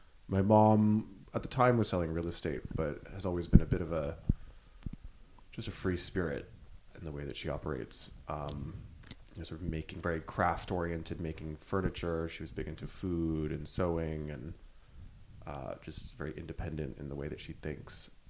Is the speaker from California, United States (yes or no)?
yes; San Francisco, California, United States; Yeah, I grew up in San Francisco.